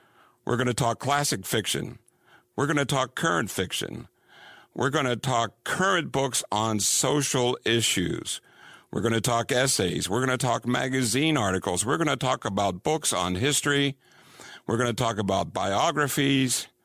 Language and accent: English; Ireland